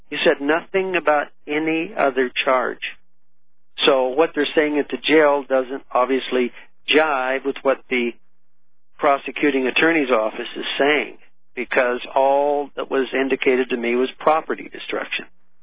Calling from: Oregon, United States; I'm calling from Oregon, Carl's original home area.

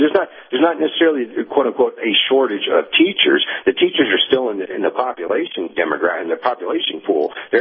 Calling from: Tennessee, United States; in East Tennessee.

